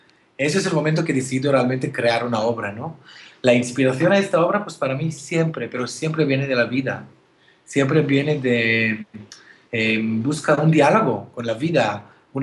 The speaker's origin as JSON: {"language": "Spanish", "country": "Israel", "second_language": "Spanish", "lives_now": "Spain", "said": "puedo decir que no sentí israelí en España, es decir, muchas veces la gente tiene ya una opinión sobre mi tierra"}